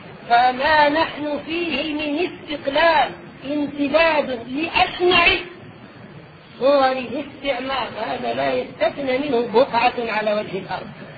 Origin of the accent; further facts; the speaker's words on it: Aleppo, Aleppo Governorate, Syria; القصيصة في بلاد الشام عندنا في حلب أيام الذي صرنا للاستعمار الفرنسي